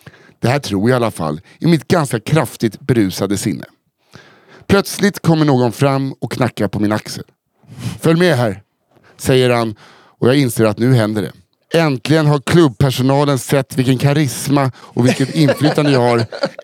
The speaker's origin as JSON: {"language": "Swedish", "region": "Norrland", "country": "Sweden", "tie": "born or raised there", "said": "Eftersom att jag är uppvuxen i Norrlands inland så är ett antal järn bara en omskrivning för ser man dubbelt"}